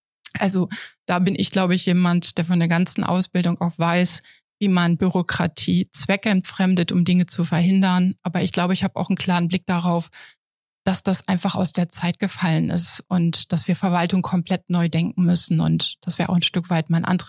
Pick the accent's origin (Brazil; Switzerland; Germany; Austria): Germany; Niederlangen, Lower Saxony; also born or lived in Hanover; now in Papenburg, Germany; Also ich komme aus dem Emsland. Der ein oder andere kennt vielleicht Laaten durch die Magnetschwebebahn. So ein kleines Örtchen in der Nähe, Niederlangen, da bin ich groß geworden. Und ja, Papenburg ist im Moment unser Wohnort. Ich habe lange in Hannover gewohnt.